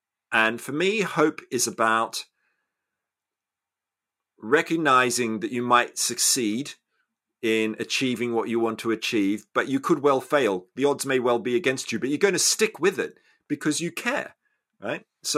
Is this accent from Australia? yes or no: yes; Australia; I'm a product of white privilege in my case. You know, growing up in Australia, you know, the high school I went to was on land that was stolen from Indigenous people, right?